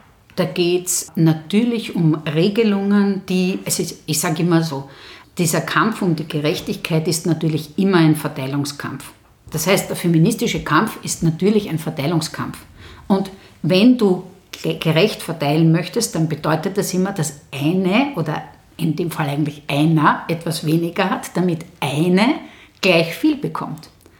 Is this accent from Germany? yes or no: no; Vienna, Austria; Wir kommen aus Simmering.